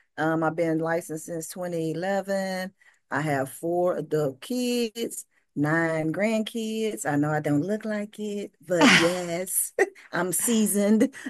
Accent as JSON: {"language": "English", "town": "Beaumont", "region": "Texas", "country": "United States", "tie": "born or raised there", "lives_now": "Houston, United States", "said": "I am currently in Houston, Texas. I've been here for about 10 to 11 years, but I am originally from Beaumont, Texas."}